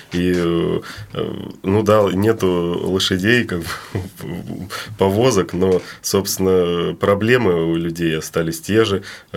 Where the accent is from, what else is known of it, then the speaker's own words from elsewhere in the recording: Nizhny Novgorod, Nizhny Novgorod Oblast, Russia; а тем более я вырос на Волге, как бы, то есть здесь, в Нижнем Новгороде.